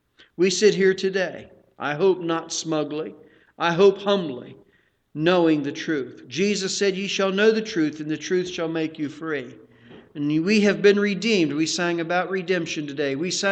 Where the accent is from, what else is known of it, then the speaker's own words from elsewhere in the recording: West Virginia, United States; But I'm from West Virginia, and you got to understand, West Virginia is the mountain state.